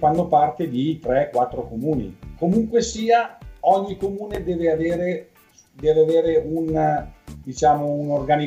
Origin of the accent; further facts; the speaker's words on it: Gorgonzola, Lombardy, Italy; io sono di Gorgonzola